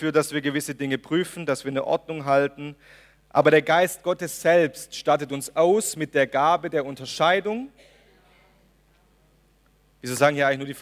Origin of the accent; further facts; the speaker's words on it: Germany; So schwer uns das vielleicht als Deutscher auch so fällt.